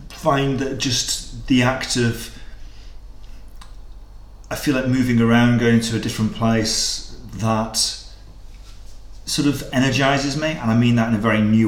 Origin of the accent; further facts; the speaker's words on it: North West England, United Kingdom; So I'm from Northwest England, and I love my country and I've got a lot of family and friends there